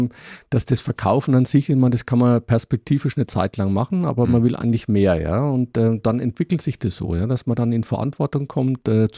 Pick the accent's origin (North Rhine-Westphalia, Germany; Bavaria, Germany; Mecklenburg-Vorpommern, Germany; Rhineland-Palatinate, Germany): Bavaria, Germany; Würzburg; also born or lived in Munich / Nuremberg; Ich komme aus Würzburg. Bin dann Anfang 2000 mit meiner Familie, damals Frau und Tochter, nach München gezogen. Dann kam in München in Dachau wohnend unser Sohn auf die Welt. Ja. Drei Jahre später sind wir nach Nürnberg gezogen